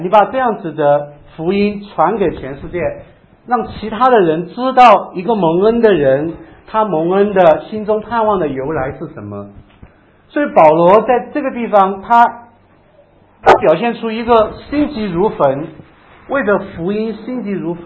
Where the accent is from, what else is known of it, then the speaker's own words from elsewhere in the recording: China; 虽然我是中国人，我也知道戴家比 … 更爱中国人，虽然我身上流的是所谓炎黄子孙的血液